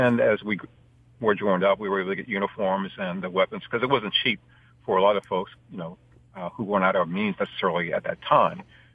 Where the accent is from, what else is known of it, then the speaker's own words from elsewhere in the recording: Virginia, United States; I'm from Virginia, but a lot of folks from D.C. and Maryland.